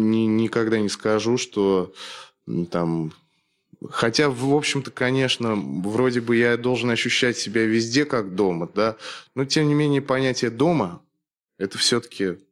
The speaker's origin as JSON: {"language": "Russian", "town": "Nizhny Novgorod", "region": "Nizhny Novgorod Oblast", "country": "Russia", "tie": "born there", "lives_now": "Saint Petersburg, Russia", "said": "Я родился в Нижнем Новгороде, живу в Питере 4 года, чему, в общем-то, очень рад."}